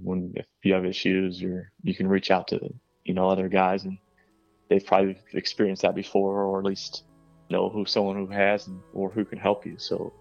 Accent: Ohio, United States; we're originally from the Northeastern Ohio, so we're like, what do we do? Do we move back home?

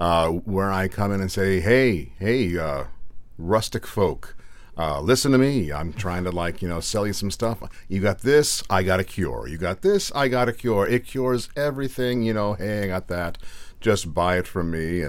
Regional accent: Hubbard, Ohio, United States; Yeah, I'm from Hubbard near Youngstown, Ohio, and I made my way over to Bowling Green in the late 90s to study with Andres Polimenos.

